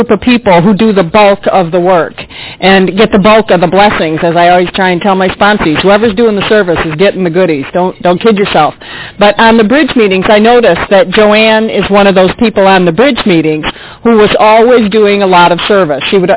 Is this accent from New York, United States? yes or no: no; Michigan, United States; She's from Michigan. That's my home state.